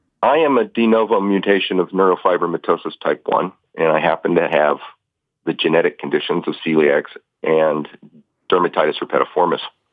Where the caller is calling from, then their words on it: Longview, Washington, United States; I'm calling from Longview, Washington.